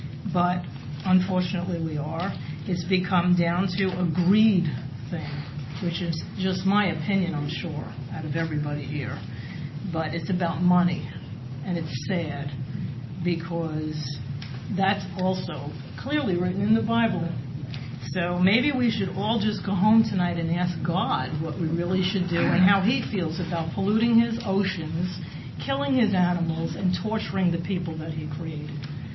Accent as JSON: {"language": "English", "region": "New York", "country": "United States", "accent": "New York", "said": "I've lived up and down the eastern seaboard from my New York accent all the way down to Florida. This is my home."}